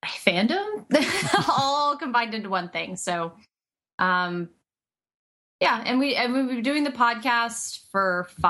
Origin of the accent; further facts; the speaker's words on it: Midwest, United States; now in New York City, United States; I'm a New York transplant. I'm originally from the Midwest.